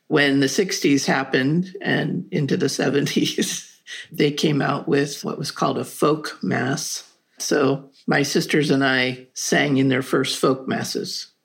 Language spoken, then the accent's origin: English; San Anselmo, California, United States; growing up in San Anselmo was an amazing place to grow up because we were outside all the time.